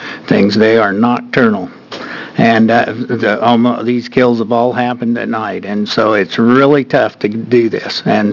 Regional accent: Oregon, United States; I'm a rancher and Oregon Cattlemen's Wolf Committee chairman. I'm from Wallowa County.

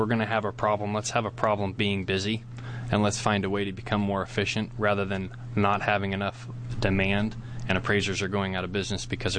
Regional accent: Roseburg, Oregon, United States; born there; now in Albany, United States; I was born in Roseburg, Oregon. I currently live in Albany.

